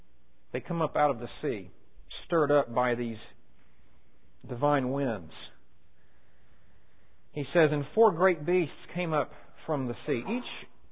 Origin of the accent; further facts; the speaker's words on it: Houston, Texas, United States; The picture is more of what I remember growing up in Houston, less than an hour's drive from Galveston